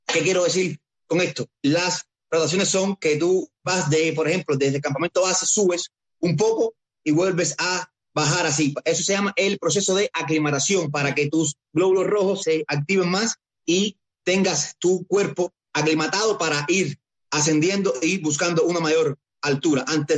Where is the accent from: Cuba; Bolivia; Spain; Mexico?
Cuba; creo que soy el primer cubano que ha logrado rebasar los 6.962 metros que tiene el Aconcagua